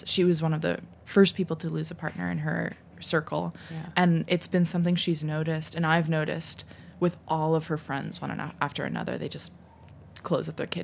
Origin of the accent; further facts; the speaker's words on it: New York, United States; I grew up in New York